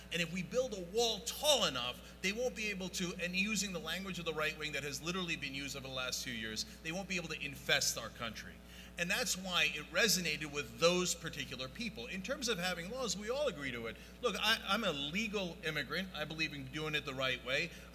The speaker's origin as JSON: {"language": "English", "country": "United States", "tie": "born or raised there", "said": "you and I grew up in America with a lot of privilege."}